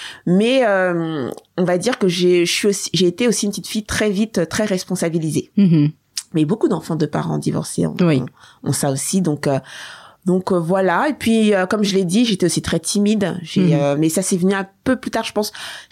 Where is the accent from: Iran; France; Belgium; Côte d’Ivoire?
France; moi j'ai grandi en France et tout, mais une fois que je passais le pas de la maison, j'étais en Côte d'Ivoire.